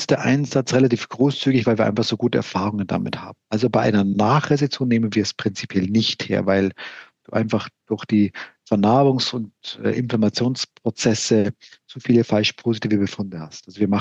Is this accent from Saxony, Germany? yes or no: no; Hamburg, Germany; wie ich als Hamburger dich hier einsortieren würde